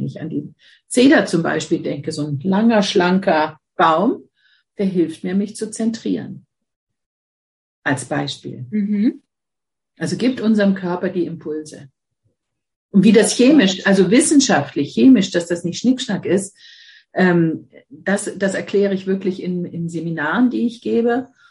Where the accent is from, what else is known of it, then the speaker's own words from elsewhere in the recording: Mannheim, Baden-Württemberg, Germany; born there; also born or lived in Jesteburg; Geboren bin ich in Mannheim, aber ich fühle mich hier im Norden einfach zu Hause.